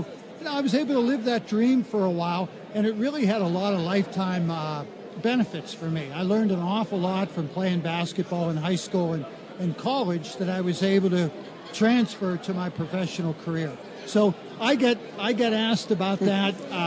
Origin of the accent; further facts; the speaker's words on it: Sharon, United States; But, you know, just growing up in Sharon, I came from a great family with great parents.